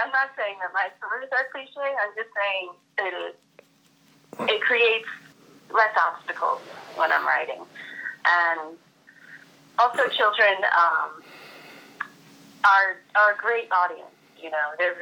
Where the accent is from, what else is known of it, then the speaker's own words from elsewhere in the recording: New York, United States; now in Mazatlan, Mexico; I'm originally from New York.